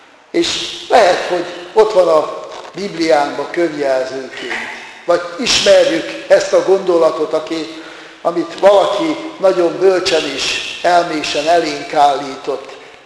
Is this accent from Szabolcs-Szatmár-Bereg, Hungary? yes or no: yes; Nyírvada, Szabolcs-Szatmár-Bereg, Hungary; ő az én szülőfalumban Nyírvadán szolgált, és hát gyerekkoromtól kezdve ismertem